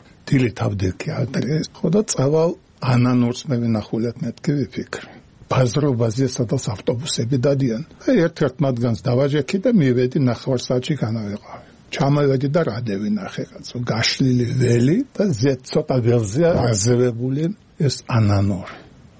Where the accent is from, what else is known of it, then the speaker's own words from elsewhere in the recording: Batumi, Adjara, Georgia; წარმოშობით ბათუმელი ვარ, დავამთავრე სკოლა და ჯარში წამიყვანეს.